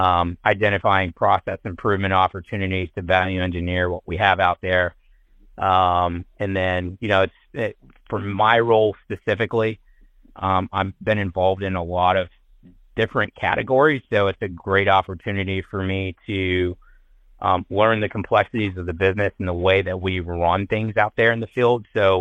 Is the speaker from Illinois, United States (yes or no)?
no; North Carolina, United States; now in Dublin, United States; Correct, yep, from North Carolina. South Carolina is like my second home, went to college down there, and had the opportunity to get relocated there by Aldi coming out of the Army, which was awesome. And yeah, now I'm in Dublin, Ohio